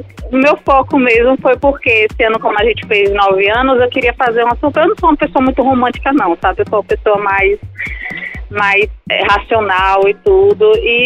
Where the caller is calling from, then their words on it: Aracaju, Sergipe, Brazil; Eu falo aqui de Aracaju, Sergipe.